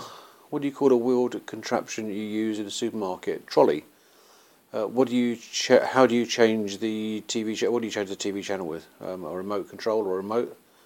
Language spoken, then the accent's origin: English; Hayes, London, United Kingdom; I'm from Hayes in Middlesex, West London.